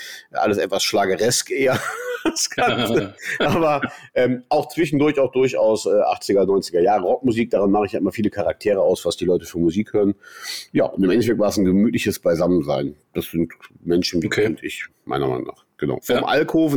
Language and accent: German; Rhineland, Germany; Also meine Verbindung als Rheinländer